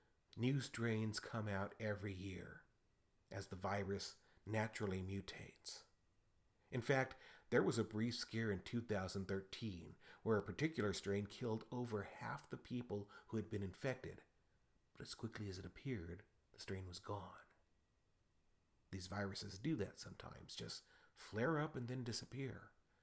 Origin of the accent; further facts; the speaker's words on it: San Antonio, Texas, United States; in Texas, in my hometown of San Antonio.